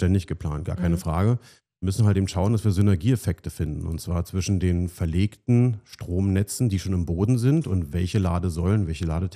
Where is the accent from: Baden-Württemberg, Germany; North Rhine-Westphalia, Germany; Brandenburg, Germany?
Brandenburg, Germany; Potsdam; born there; als gebürtiger Potsdamer